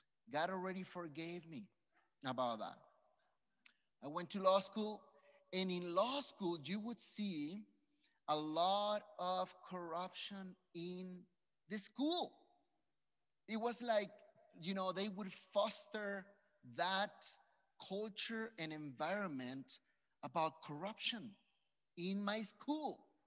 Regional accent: Mexico; As you guys know, I am from Mexico.

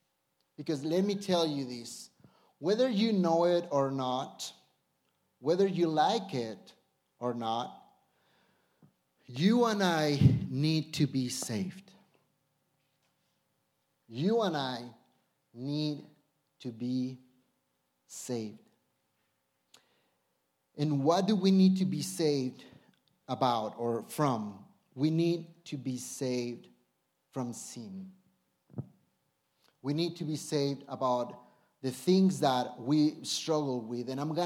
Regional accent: Mexico City, Mexico; now in Denver, United States; So I am from Mexico City, right? I would need to go back from Denver to Mexico City for that census.

